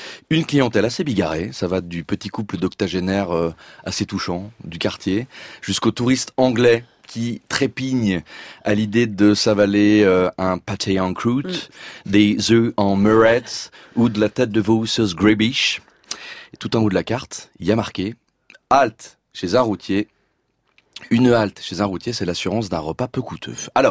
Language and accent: French; Montargis, Centre-Val de Loire, France; born there; Oui, Montargis aussi, vous avez raison. Mais à Lyon, c'est vrai. Je parlais de ma ville natale.